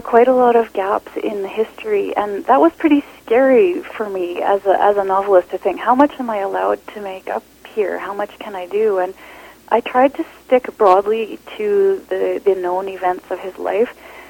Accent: Canada; I mean, I'm Canadian, female, vegetarian, peaceable.

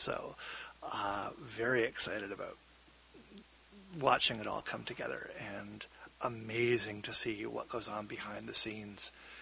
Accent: Vancouver, British Columbia, Canada; But, yeah, and I, growing up in Vancouver, I was a Greenpeace kid, right?

